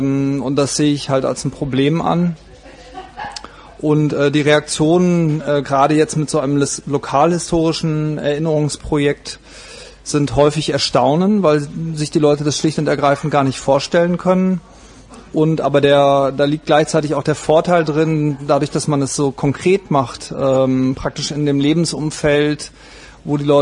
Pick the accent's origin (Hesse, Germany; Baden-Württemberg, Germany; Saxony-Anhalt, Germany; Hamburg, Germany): Baden-Württemberg, Germany; Freiburg; Ich bin aus Freiburg und mache dort ein Projekt zur deutschen Kolonialgeschichte.